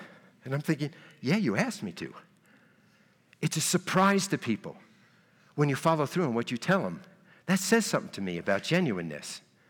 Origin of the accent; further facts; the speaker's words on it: New Jersey, United States; I'm from Jersey. We do not hug in Jersey.